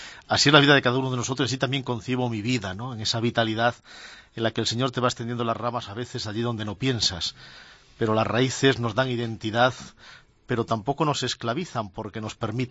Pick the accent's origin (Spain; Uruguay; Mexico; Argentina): Spain; Ourense, Galicia; cuando uno se define como gallego, como ourensano, al mismo tiempo te defines como ciudadano del mundo.